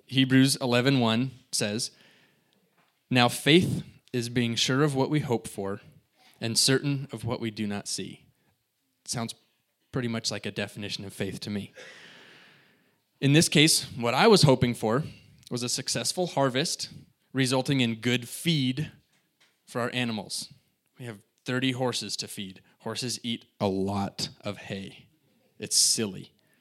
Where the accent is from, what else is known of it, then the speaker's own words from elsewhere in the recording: Springfield, Oregon, United States; And I grew up in Springfield. I'm used to the rain, but I kind of got comfortable in the Central Oregon